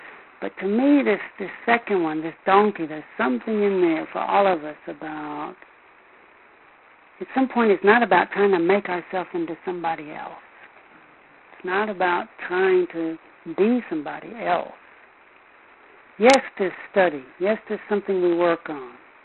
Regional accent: United States; I'm American, I love I love Hollywood endings.

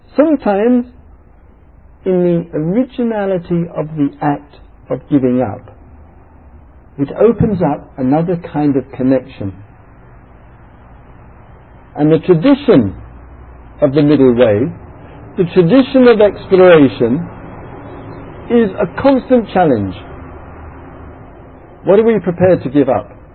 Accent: Totnes, South West England, United Kingdom; In my hometown once, I was running on in Totnes, it's in the west country of England, it's called, it's referred to in England as Britain's New Age capital

